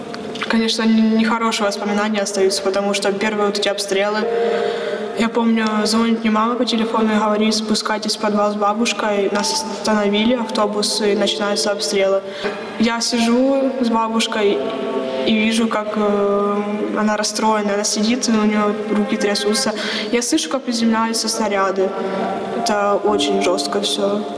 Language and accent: Russian; Kirovsk, Luhansk Oblast, Ukraine; now in Sievierodonetsk, Ukraine; Я приехала из Кировска в Северодонецк, вот 4-й год я уже здесь живу.